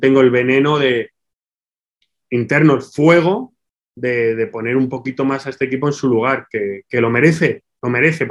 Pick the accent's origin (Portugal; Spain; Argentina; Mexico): Spain; Mi tierra, es mi casa, es mi familia, mis amigos, es mi entorno